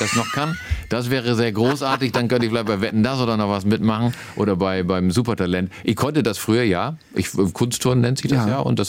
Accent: Achim, Lower Saxony, Germany; Nee, ich komme aus Achim-Baden.

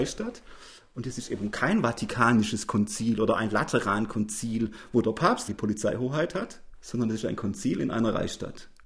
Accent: Baden-Württemberg, Germany; So als Schwabe finde ich das natürlich ganz großartig

